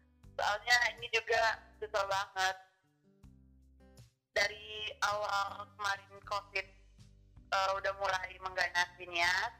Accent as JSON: {"language": "Indonesian", "town": "Gunungsitoli", "region": "North Sumatra", "country": "Indonesia", "said": "asalku dari Gunung Stoli, Pulau Nias, Sumatera Utara."}